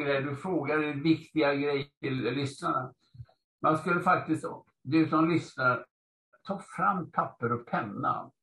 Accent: Gothenburg, Västra Götaland County, Sweden; Jag är uppvuxen i Göteborg och det var det man hade på alla skolan och sånt.

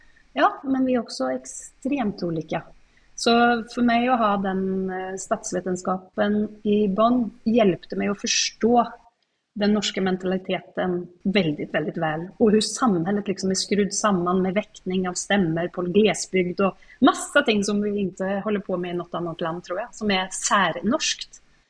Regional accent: Sweden; jag är svensk

